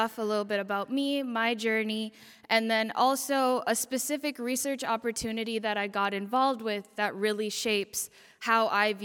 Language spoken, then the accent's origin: English; Shakopee, Minnesota, United States; So, for me, I grew up in Shakopee, Minnesota, was there all throughout high school, and then I ended up at Indiana University, Purdue University, Indianapolis.